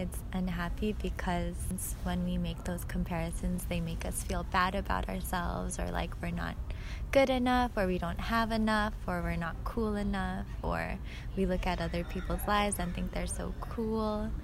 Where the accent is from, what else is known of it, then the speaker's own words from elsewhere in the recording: Philippines; I'm from the Philippines.